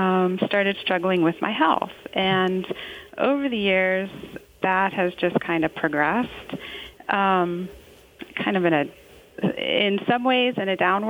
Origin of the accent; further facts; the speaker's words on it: Virginia, United States; So I grew up here in Virginia for the most part